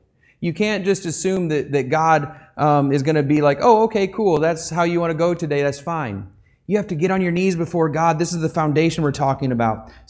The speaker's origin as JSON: {"language": "English", "town": "Flint", "region": "Michigan", "country": "United States", "tie": "born or raised there", "said": "I grew up around Flint, Michigan. I knew a bunch of union auto workers"}